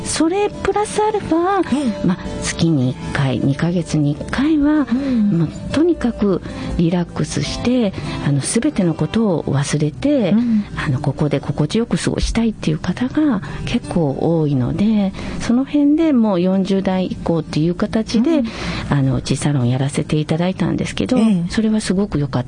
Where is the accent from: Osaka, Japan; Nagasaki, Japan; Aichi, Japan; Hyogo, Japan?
Aichi, Japan; Tokoname; born there; 私はですね、愛知県の知多半島の常滑市というところで生まれました。